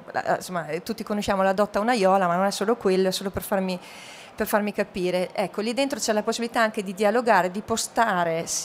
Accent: Trento, Trentino-Alto Adige, Italy; Io vengo da Trento, una città medio piccola, 120.000 abitanti più o meno

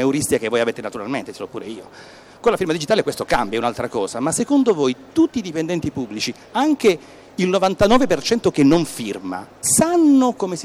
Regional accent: Southern Italy, Italy; first language Italian; io non sono madrelingua, vengo dalla Magna Grecia, sono madrelingua italiano e con l'inglese vado male.

